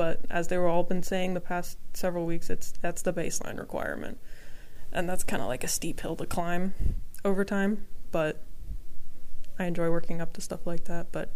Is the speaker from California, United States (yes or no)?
no; North Carolina, United States; I wanted to get started with the Charlotte Fire Department back in my home state